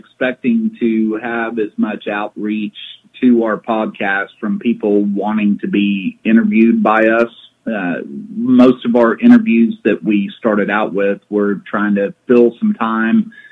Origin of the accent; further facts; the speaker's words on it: Texas, United States; We do, and part of being a Texan and going to San Antonio is you pretty much at least have to drive by the Alamo.